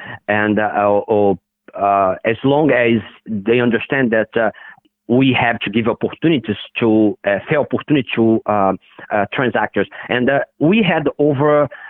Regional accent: Brazil; So I grew up in Brazil in the 70s, you know, in the 80s

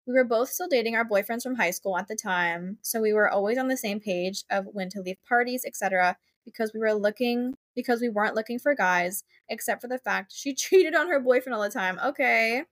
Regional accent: Philadelphia, Pennsylvania, United States; This is my first time in Hoboken since we all just turned 21 and I'm from the Philly area, so I never go up there.

